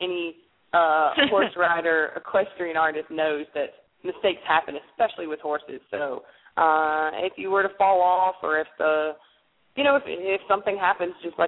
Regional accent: Virginia, United States; also born or lived in South Carolina; I grew up in Virginia. I went to college in South Carolina, and then I developed a love for sweet tea and this terrible accent.

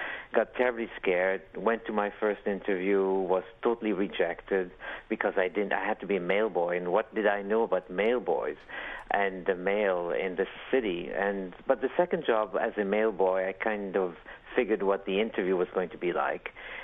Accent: Italy; I'm from Italy, actually.

